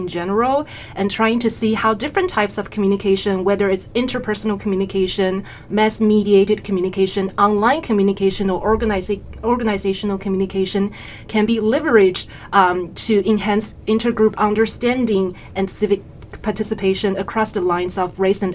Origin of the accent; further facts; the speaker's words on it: Taiwan; also born or lived in Australia; After that, I'm originally from Taiwan. So I went back to Taiwan.